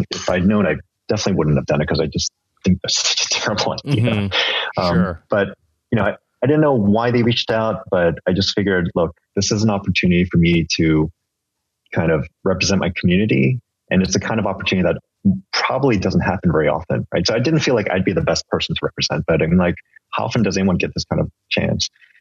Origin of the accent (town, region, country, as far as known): San Francisco, California, United States